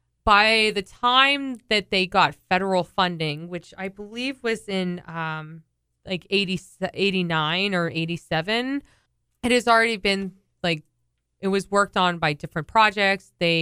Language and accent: English; Massachusetts, United States; and I'm actually from Massachusetts. I went to UMass.